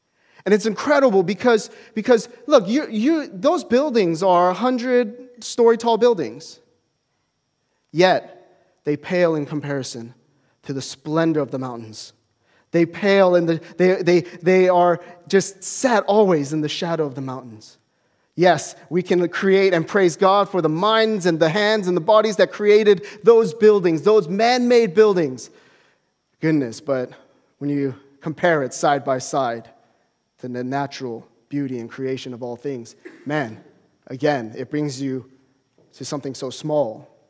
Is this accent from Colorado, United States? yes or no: yes; Denver, Colorado, United States; This is my hometown of Denver, Colorado. Home city of Denver, Colorado.